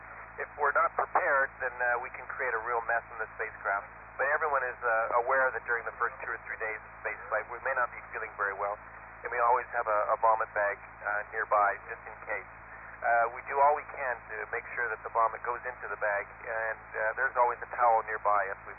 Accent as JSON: {"language": "English", "country": "Canada", "said": "I'm Canadian, and certainly some of the issues that we're facing in Canada are important to me."}